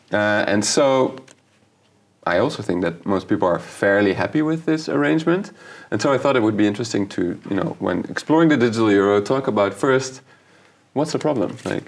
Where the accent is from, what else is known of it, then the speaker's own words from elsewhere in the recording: Netherlands; I'm also from the Netherlands.